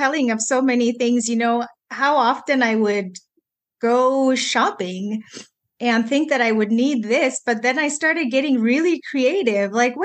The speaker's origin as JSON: {"language": "English", "country": "Zambia", "second_language": "English", "said": "And I speak another language, you know, as you heard in the introduction, I'm from Zambia."}